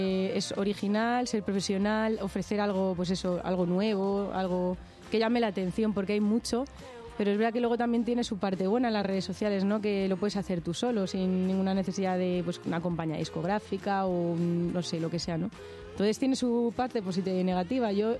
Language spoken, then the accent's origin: Spanish; Spain; first language Spanish; also born or lived in London; Porque al final soy española y al final es verdad que he vivido en Londres, he viajado mucho y tal... Pero al final mi lengua nativa es el español